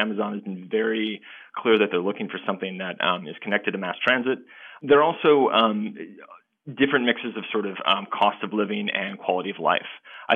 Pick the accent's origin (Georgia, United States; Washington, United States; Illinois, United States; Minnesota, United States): Illinois, United States; Chicago; I'm originally from Chicago, so I'm going to root for them.